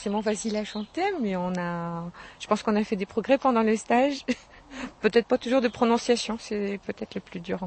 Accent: Bordeaux, Nouvelle-Aquitaine, France; j'ai 47 ans, je viens de Bordeaux, du centre-ville

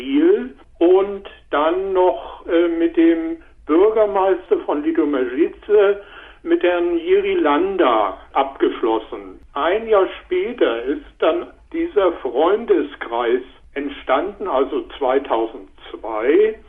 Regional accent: Hamburg, Germany; meine Frau kommt aus Hamburg, ich bin in Hamburg groß geworden.

